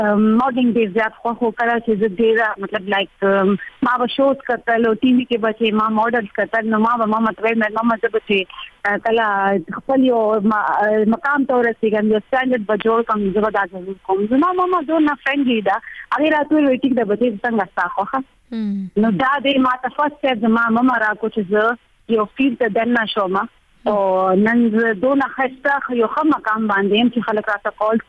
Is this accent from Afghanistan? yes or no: no; Khyber Pakhtunkhwa, Pakistan; now in Peshawar, Pakistan; اکچولی زه پېښور کې پاتې کیږم خو موږ پښتانه یو. زه اکچولی ام مومند ایجنسی نه.